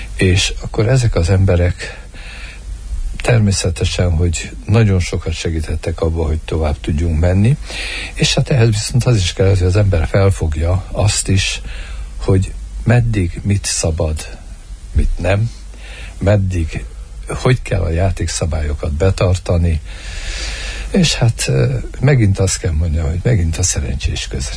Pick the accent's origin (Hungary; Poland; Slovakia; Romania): Romania; Transylvania; én nagyon erdélyi vagyok.